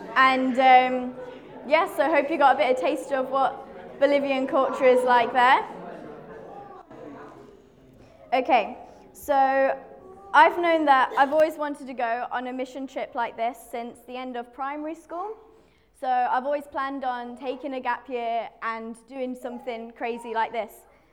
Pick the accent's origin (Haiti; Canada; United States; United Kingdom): United Kingdom; Now, I know we're British and we find that sort of stuff awkward.